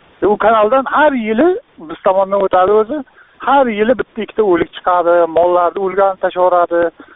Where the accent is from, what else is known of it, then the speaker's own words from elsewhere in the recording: Sirdaryo Region, Uzbekistan; mana misol uchun biz Sirdaryodanmiz.